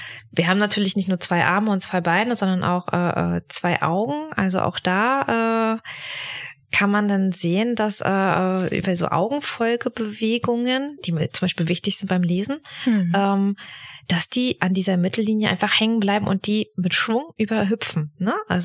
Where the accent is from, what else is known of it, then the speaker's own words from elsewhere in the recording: Mecklenburg-Vorpommern, Germany; Wie gesagt, dann komme ich noch aus Mecklenburg-Vorpommern